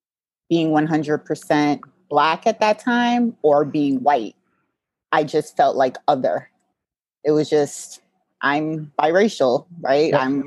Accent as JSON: {"language": "English", "country": "Jamaica", "said": "And my mother always wanted me to be proud as well as being Jamaican, half Jamaican as well."}